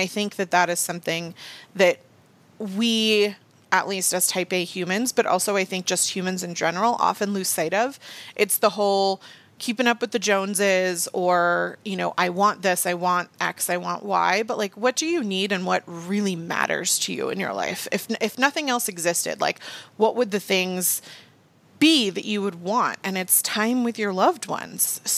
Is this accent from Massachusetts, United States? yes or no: no; Virginia Beach, Virginia, United States; Like, I grew up in Virginia Beach and I don't like it.